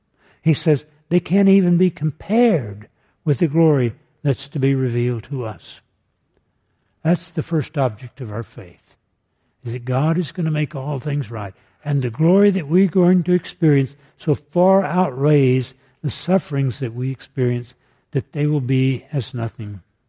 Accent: Tyler, Texas, United States; When I was a boy growing up in Tyler, Texas, in East Texas, my mother made biscuits just as mindlessly as you would make coffee.

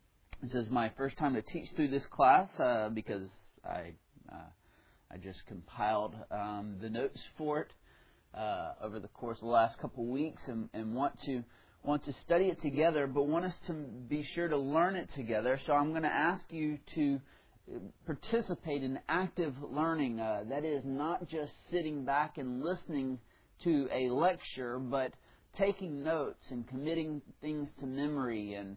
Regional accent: Central, Louisiana, United States; I'm from this area. I'm from Central. Grew up here. Went to high school here. Went to church here. Went to LSU

